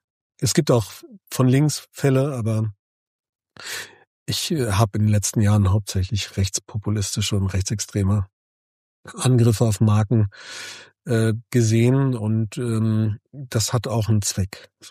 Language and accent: German; Wiesbaden, Hesse, Germany; Ich komme ja aus Wiesbaden oder aus der Wiesbadener Ecke.